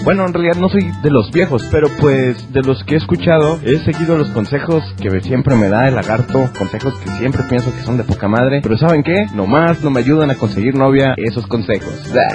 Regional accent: Parral, Chihuahua, Mexico; de Parral, Chihuahua, y pasaba por aquí para felicitarlos

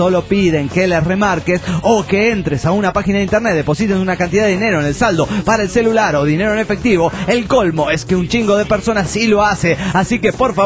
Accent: Hermosillo, Sonora, Mexico; de Hermosillo, Sonora, México.

